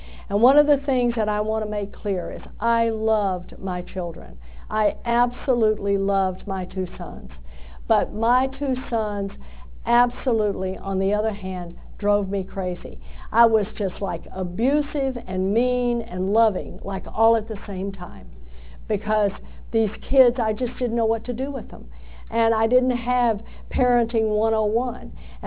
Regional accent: Texas, United States; You know, I'm a hick from Texas.

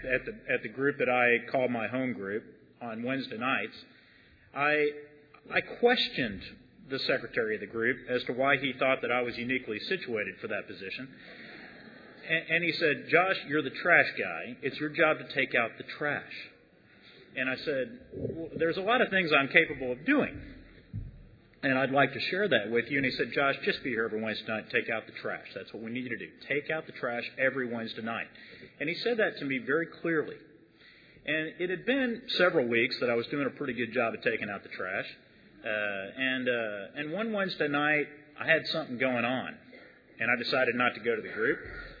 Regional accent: Dallas, Texas, United States; I'm from Dallas, Texas. From the Chicago group in Dallas, Texas.

